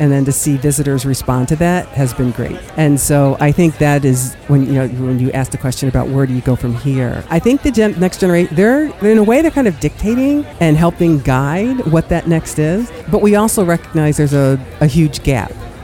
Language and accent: English; Michigan, United States; And I would say I grew up in Michigan, in the suburbs of Detroit, and wasn't necessarily exposed to pride. In fact, we were the first black family in our neighborhood, and my parents had to sue to buy our house.